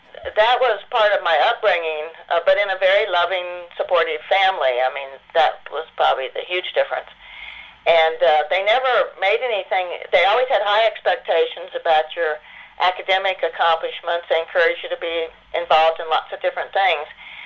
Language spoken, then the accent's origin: English; Oak Ridge, Tennessee, United States; born there; I was born in Oak Ridge, Tennessee. I was actually the first baby born there in the hospital